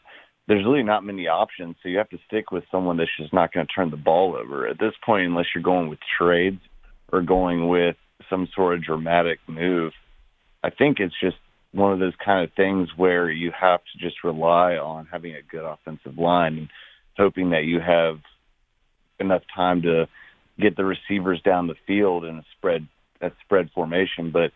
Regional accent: Charlotte, North Carolina, United States; I'm a Panther fan, obviously. I'm from Charlotte, and I also like the Steelers.

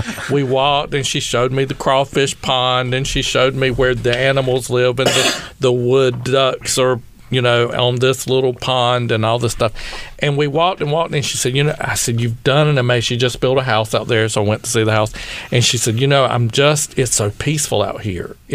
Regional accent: East Coast, United States; I'm from the East Coast. Most of my family has died.

